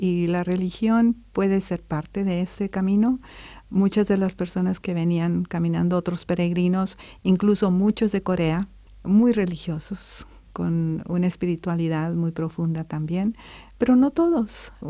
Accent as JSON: {"language": "Spanish", "region": "Texas", "country": "United States", "said": "Yo soy del sur de Texas, donde raramente bajan bajo cero."}